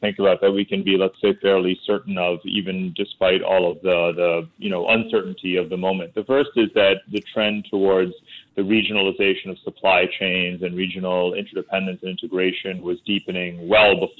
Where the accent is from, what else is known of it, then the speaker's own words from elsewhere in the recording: New York, United States; As you probably know, I grew up in New York